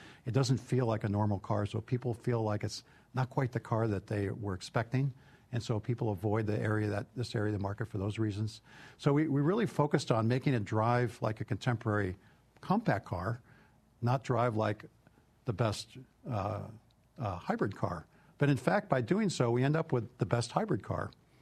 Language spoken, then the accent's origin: English; Chicago, Illinois, United States; And I grew up in Chicago, but, you know, I got used to no snow in California